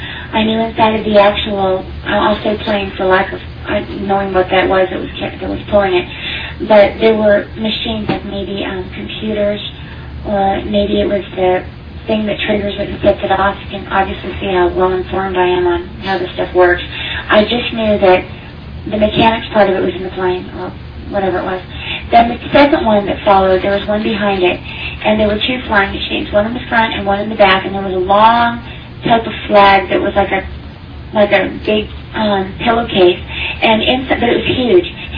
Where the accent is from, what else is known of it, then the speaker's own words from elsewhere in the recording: California, United States; And I thought, okay, this is where I grew up in California, this area